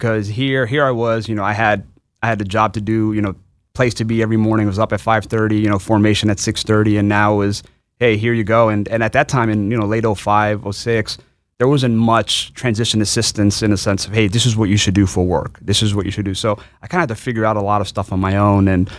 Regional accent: New York City, New York, United States; So I'm from New York City originally. I'm an immigrant. My parents came from Bangladesh, but I was born and raised in New York.

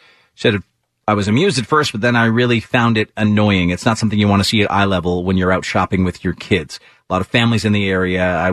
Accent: Donaghadee, Northern Ireland, United Kingdom; born there; Yeah, Poundtown's in the place I was born. That's where I was born in Donaghadee.

